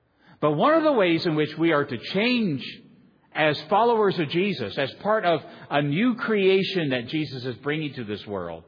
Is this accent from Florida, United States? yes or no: yes; Florida, United States; Okay, now, I'm a Southerner, so I know what it's like in Texas. I'm from the free state of Florida.